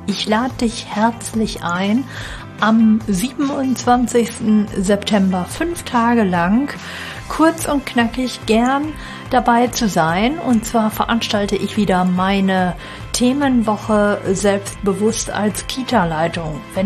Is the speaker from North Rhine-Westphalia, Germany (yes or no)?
yes; North Rhine-Westphalia, Germany; Ich komme ja aus NRW